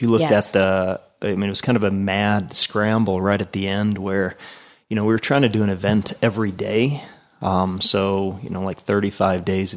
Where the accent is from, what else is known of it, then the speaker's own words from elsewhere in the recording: Worland, Wyoming, United States; My hometown in Warland, Wyoming had done a similar event